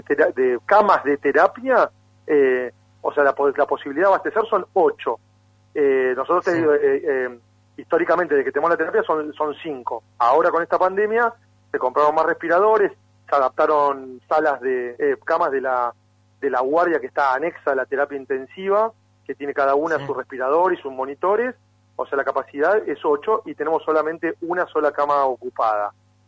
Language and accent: Spanish; Argentina; nosotros somos una cultura argentina que comparte mate, mucho